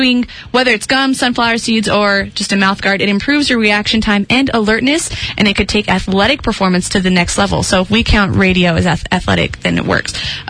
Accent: Moriarty, New Mexico, United States; Oh, no. I grew up in Moriarty, so we just had, like, real chew.

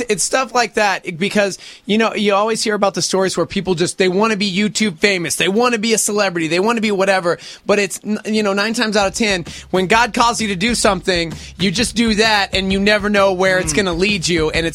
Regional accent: Brooklyn, New York, United States; now in Detroit, United States; In Detroit, but I'm from Brooklyn.

